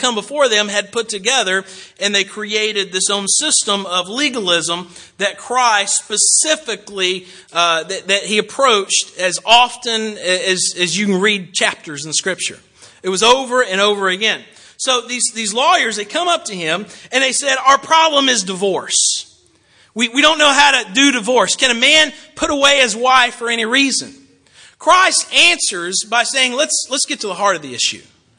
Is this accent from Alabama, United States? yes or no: yes; Alabama, United States; I'm from Alabama. A lot of y'all are from the South.